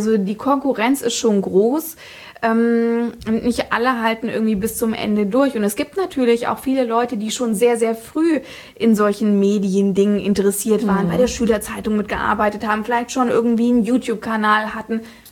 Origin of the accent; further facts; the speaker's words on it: Fritzlar, Hesse, Germany; Genau, also um genau zu sein, wurde ich in Fritzlar geboren, also ich bin so richtige Nordhessin.